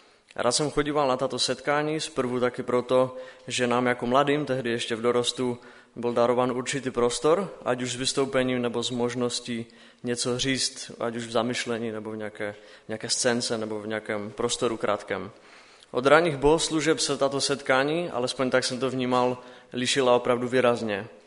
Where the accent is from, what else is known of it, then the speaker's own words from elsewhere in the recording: Třanovice, Moravian-Silesian Region, Czechia; Musím zmínit, že jsem nikdy, alespoň od té doby, co chodím na biblické hodiny, neměl dojem, že alespoň u nás v Třanovicích by bylo mladých málo.